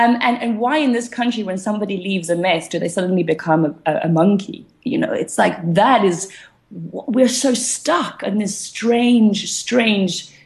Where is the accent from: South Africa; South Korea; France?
South Africa; And as a South African